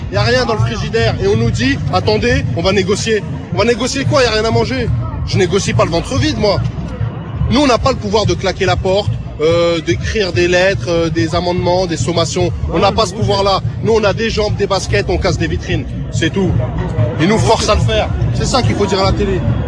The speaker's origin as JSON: {"language": "French", "town": "Aulnay-sous-Bois", "region": "Île-de-France", "country": "France", "said": "93, Aulnay-sous-Bois."}